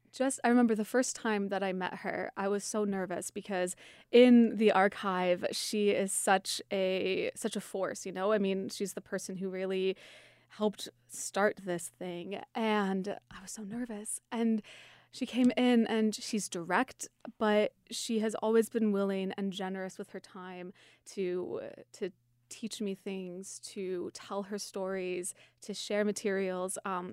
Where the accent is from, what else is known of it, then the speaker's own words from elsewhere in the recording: Illinois, United States; I'm from Illinois.